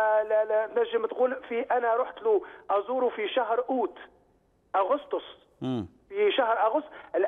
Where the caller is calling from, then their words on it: France; من فرنسا.